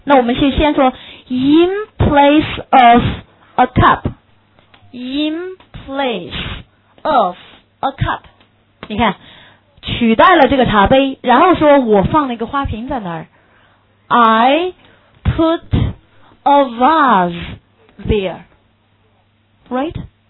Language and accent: Chinese; Northeast China, China; black soil 就是我们东北那边叫黑土地，